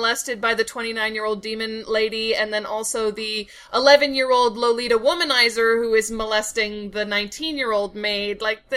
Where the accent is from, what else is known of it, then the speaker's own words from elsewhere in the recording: United States; I know that's because I'm an American